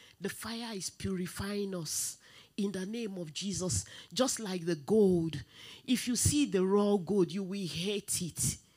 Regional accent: Nigeria; now in Croydon, United Kingdom; when I can remember when I came from Nigeria and I came to Croydon Tabernacle, I don't attend Redeemed Christian Church of God in Nigeria.

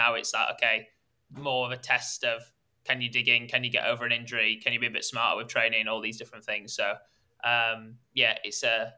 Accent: Leeds, Yorkshire and the Humber, United Kingdom; now in Cambridge, United Kingdom; I'm based in Cambridge at the moment, run for Cambridge and Coleridge. I'm originally from Leeds.

